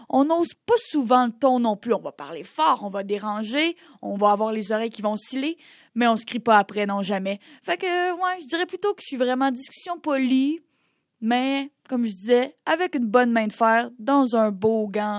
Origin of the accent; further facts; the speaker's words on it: Quebec, Canada; on est Québécois, on aime dire notre opinion, on aime chialer.